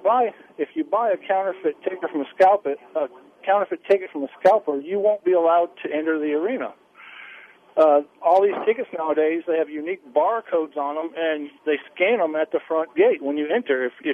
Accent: New Orleans, Louisiana, United States; Sir, I was born and raised in New Orleans.

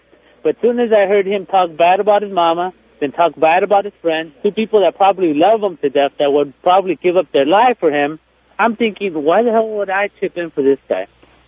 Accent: Compton, California, United States; You know what, I grew up in Compton. You can say whatever the hell you want. I know what rough is.

